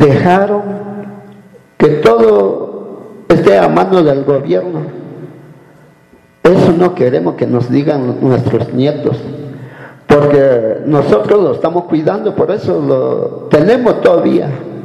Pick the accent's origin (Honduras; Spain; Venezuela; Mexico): Mexico; Guerrero; first language Me'phaa; Spanish is a second language; Lo hablamos nuestra lengua mepa, nuestra lengua materna, lo hablamos.